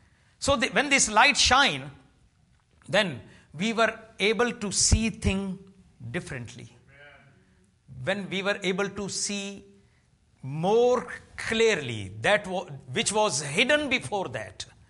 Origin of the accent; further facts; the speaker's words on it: Pakistan; and even in my home country, Pakistan, where they have sent all their books and all their denominational system and things.